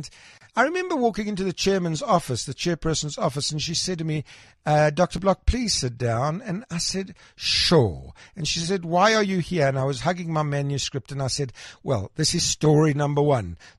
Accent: Krugersdorp, Gauteng, South Africa; born there; I was born in Krugersdorp.

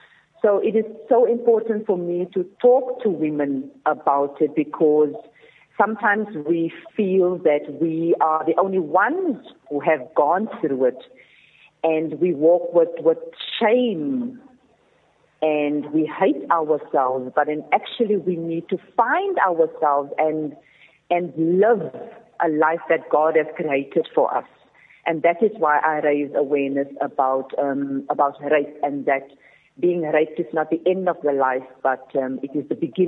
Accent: Cape Town, Western Cape, South Africa; So at the age of 13, I was raped on my way to school, growing up in the Cape Flats.

